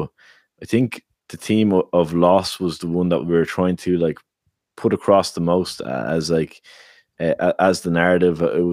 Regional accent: Ireland; also born or lived in Canada; And that really hit me when I came home from Canada back to Ireland, because not only was I leaving my friends there that I had built over a time, but I was also coming back to a place that I didn't recognize anymore

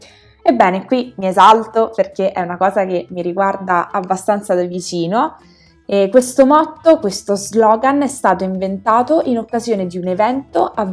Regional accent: Rome, Lazio, Italy; per me che sono romana de Roma e di cuore parigino

